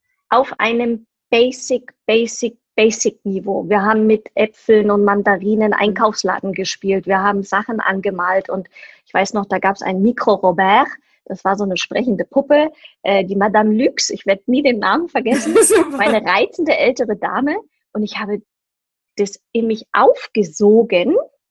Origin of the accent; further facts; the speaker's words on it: Germany; Habe mit Englisch angefangen, hatte dann Latein, also ich war einen neusprachlichen Zug bei uns in Deutschland.